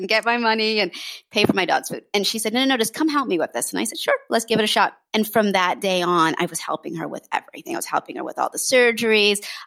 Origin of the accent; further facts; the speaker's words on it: Washington, District of Columbia, United States; So I grew up in Washington, D.C., and I had begged my parents for a dog.